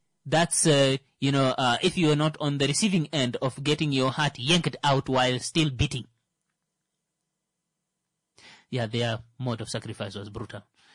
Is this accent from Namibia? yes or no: yes; Namibia; And as a Namibian, I think we can relate a lot with with the Czechs.